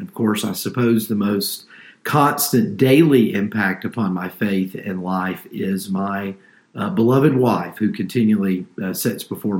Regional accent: East Point, Georgia, United States; Born and raised in East Point, Georgia, which is a little bit south of the city of Atlanta.

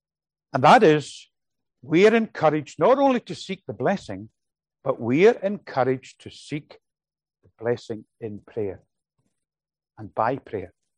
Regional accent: Glasgow, Scotland, United Kingdom; I think back when I was young, I was brought up in the Free Church, and the congregation that I was in Glasgow, the balcony upstairs

